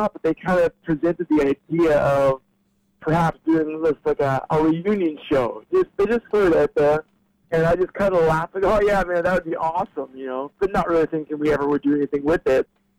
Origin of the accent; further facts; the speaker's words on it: Peterborough, Ontario, Canada; since living back in Canada, I've been leading worship at a church in my hometown, Peterborough.